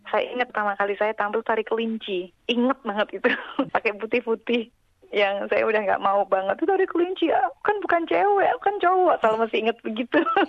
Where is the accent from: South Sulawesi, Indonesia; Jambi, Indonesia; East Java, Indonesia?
East Java, Indonesia; Ngawi; Kauman Widodaren Ngawi, Jawa Timur. Di sana itu memang tari sudah identik dengan budayanya kita. Apalagi saya dari keluarga seni.